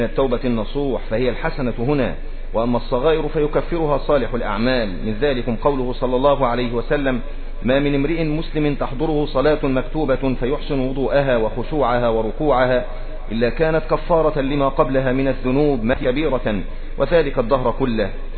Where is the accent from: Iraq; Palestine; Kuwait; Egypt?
Egypt; ولما رجعت إلى قريتي في مصر وذهبت إلى القاهرة